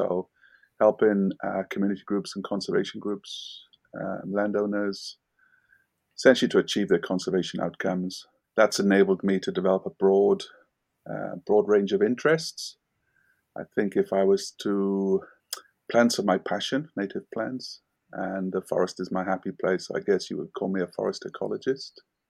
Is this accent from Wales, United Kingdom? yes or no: yes; Wales, United Kingdom; now in New Zealand; I was born and raised in South Wales in the United Kingdom. My partner is a Kiwi. We met overseas 27, 28 years ago, and then I came here to New Zealand about 25 years ago.